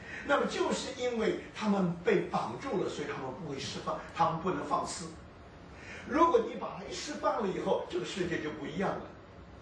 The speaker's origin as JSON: {"language": "Chinese", "region": "New York", "country": "United States", "said": "因为我是从纽约来的"}